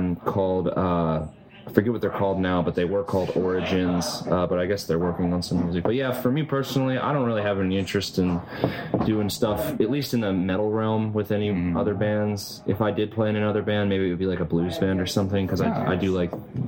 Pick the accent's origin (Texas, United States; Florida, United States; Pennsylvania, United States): Pennsylvania, United States; Philadelphia; I'm from the Philadelphia area.